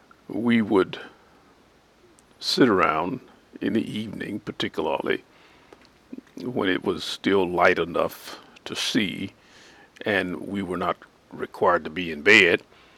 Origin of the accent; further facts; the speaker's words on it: Arkansas, United States; Growing up in Arkansas, in the country, 65 plus years ago